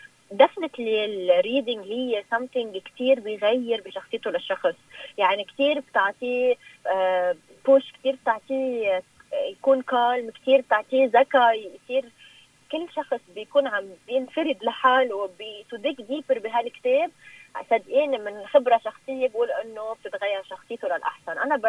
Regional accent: Zahle, Beqaa, Lebanon; أنا لأن من زحلة في كتير أشخاص حبوا الفكرة، وبي زحلة ما كان في هيدا

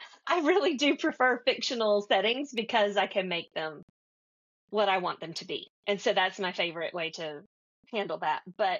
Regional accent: North Carolina, United States; But I'm from Western North Carolina, and I have cousins.

